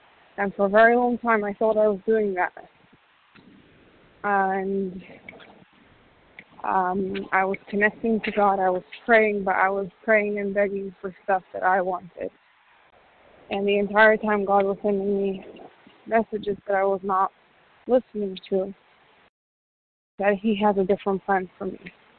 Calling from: New York, United States; I'm calling from New York.

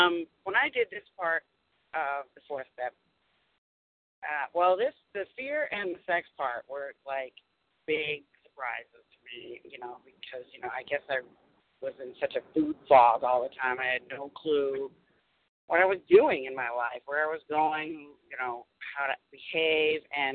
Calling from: Massachusetts, United States; I'm calling from Massachusetts.

